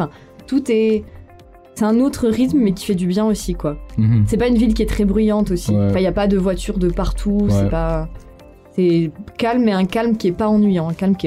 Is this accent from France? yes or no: yes; Dijon, Bourgogne-Franche-Comté, France; Je viens d'une ville qui s'appelle Dijon, qui est très connue pour la moutarde.